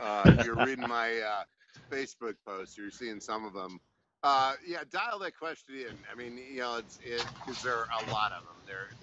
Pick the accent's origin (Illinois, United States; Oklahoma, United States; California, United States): Illinois, United States; Chicago; I'm from Chicago, and the Bears were having a great season.